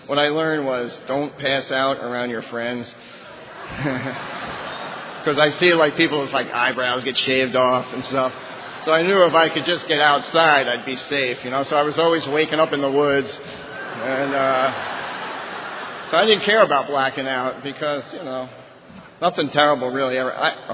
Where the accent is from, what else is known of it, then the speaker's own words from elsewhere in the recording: New Jersey, United States; I grew up in New Jersey, northern Jersey.